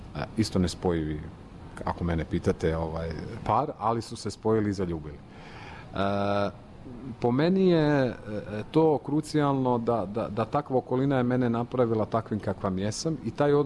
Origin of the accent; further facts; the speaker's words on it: Pula, Istria County, Croatia; Najgore je bilo u mom rodnom gradu, u Puli.